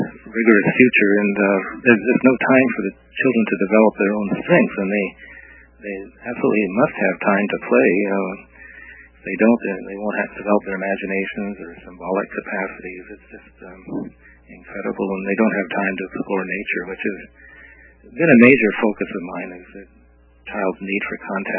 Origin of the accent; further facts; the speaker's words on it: California, United States; I grew up in Southern California, and I became very interested in college.